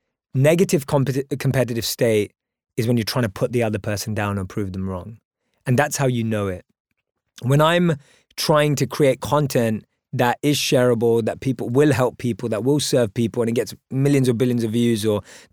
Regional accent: London, United Kingdom; Grew up in England, obviously. Born and raised in London.

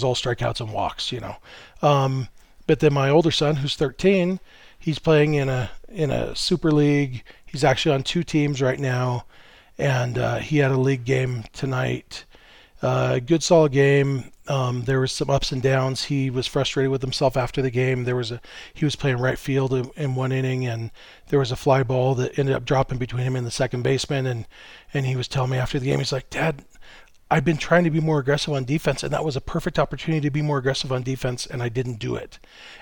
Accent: United States; I grew up white in America.

